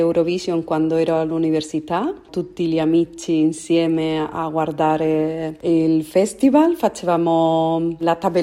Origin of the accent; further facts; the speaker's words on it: Seville, Andalusia, Spain; Italian is a second language; Io, come spagnola, tifo per la Spagna come prima posizione, non soltanto perché sono spagnola, anche perché questa ragazza è della mia città, di Siviglia.